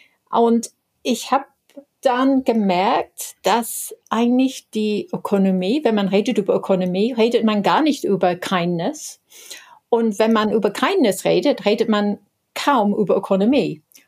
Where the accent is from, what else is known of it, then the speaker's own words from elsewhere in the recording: Ireland; German is a second language; Ja, ich bin eigentlich aus Irland